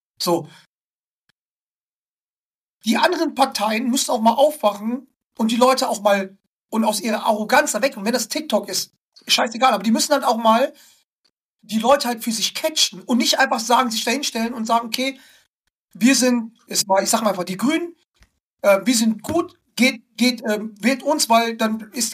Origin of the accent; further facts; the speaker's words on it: North Rhine-Westphalia, Germany; Ich bin im Pott aufgewachsen und ich sag dir eins